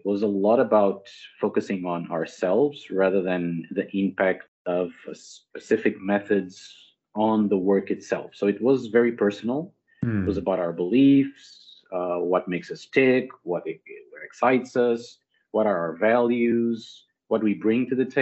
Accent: Portugal; English is a second language; moved away as an adult; now in Angola; I'm originally from Europe, from Portugal. But 15 years ago, I moved to Angola, where I'm living ever since.

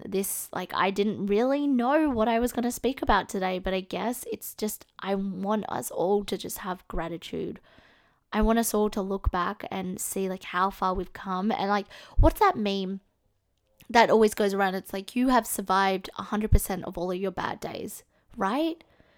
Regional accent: Australia; can't tell by my accent, I am from Australia.

